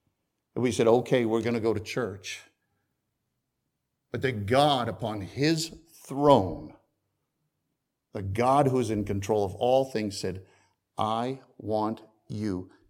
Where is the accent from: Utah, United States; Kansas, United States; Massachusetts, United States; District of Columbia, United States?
Massachusetts, United States; also born or lived in Derby, Connecticut; No, I was born in Connecticut. Born in the armpit of Connecticut, Derby, Connecticut. Pardon me if you're from Derby, but that's what I was told. It's the armpit of Connecticut. 6 months later, my folks moved to Massachusetts.